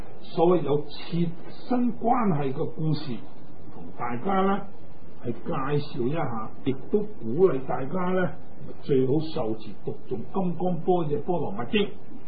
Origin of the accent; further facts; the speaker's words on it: China; 我們身為中國人，也是中國的佛教徒